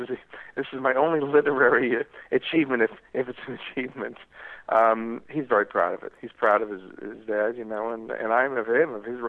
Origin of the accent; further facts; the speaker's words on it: Bronx, New York, United States; I was born and raised in the Bronx. People didn't aspire to be composers, you know.